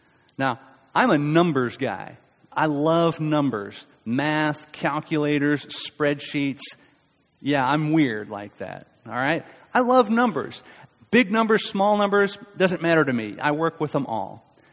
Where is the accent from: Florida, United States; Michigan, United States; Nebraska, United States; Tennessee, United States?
Tennessee, United States; Many of you know, I'm from Tennessee, grew up out in the country in Tennessee.